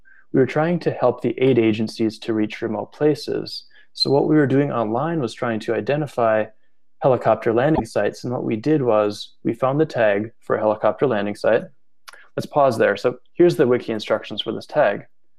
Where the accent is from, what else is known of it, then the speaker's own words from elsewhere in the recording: United States; And even as an American, in the US map, there are scenarios where OSM's cultural assumptions are confusing to me.